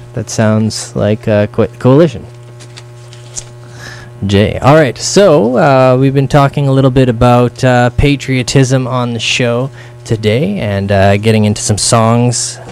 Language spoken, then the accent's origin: English; Calgary, Alberta, Canada; also born or lived in Winnipeg; now in Montreal, Canada; Well, I grew up in Calgary. I was born in Winnipeg. For myself, I grew up in Calgary. I moved to Montreal.